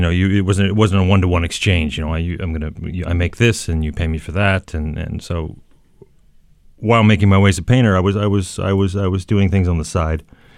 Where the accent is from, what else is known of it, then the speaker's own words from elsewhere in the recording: Denver, Colorado, United States; now in New York, United States; Denver, born and raised.